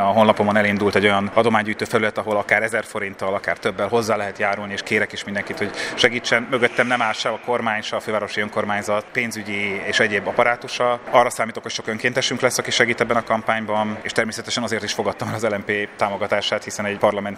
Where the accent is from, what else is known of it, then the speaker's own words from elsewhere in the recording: Budapest, Hungary; Budapestiként azt érezzük